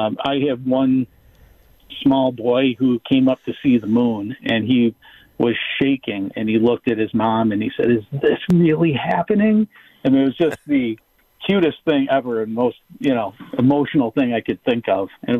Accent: Tonawanda, New York, United States; I have just been doing this since my days growing up in Tonawanda, being the kid on the driveway with the telescope.

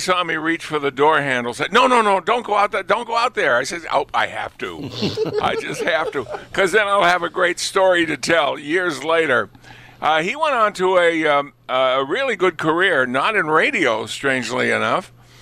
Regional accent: Lunenburg, Massachusetts, United States; I was from Lunenburg, he was from Townsend, and so occasionally when we'd come home

